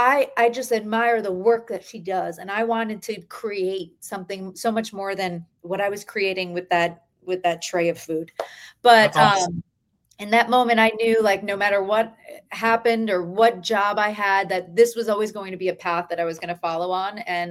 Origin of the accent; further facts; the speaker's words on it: New Jersey, United States; I'm from New Jersey originally.